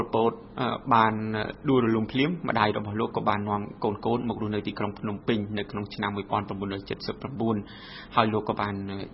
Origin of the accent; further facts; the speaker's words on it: Tram Kak, Takeo, Cambodia; also born or lived in Phnom Penh; ស្រុកកំណើតខ្ញុំនៅភូមិមហាវិភូមិទីចំពុលឃុំប្រពេលស្រុកតាមកក់ខេត្តតាកែវ